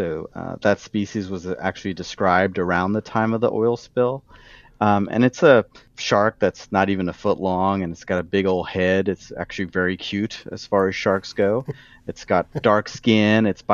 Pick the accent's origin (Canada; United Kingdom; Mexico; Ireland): Canada; also born or lived in New York; now in United States; and I'm a Canadian who lived in New York for a long time before I moved here in 2008